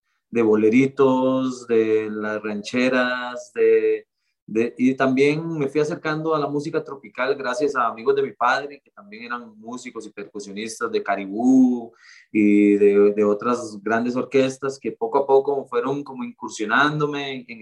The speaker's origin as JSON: {"language": "Spanish", "region": "San José", "country": "Costa Rica", "tie": "born or raised there", "said": "Yo soy de los barrios del sur, de San José."}